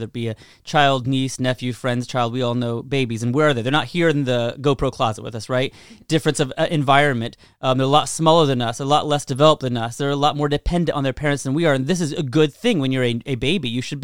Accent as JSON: {"language": "English", "region": "Indiana", "country": "United States", "tie": "born or raised there", "said": "I grew up in Indiana. It didn't make me less of a person."}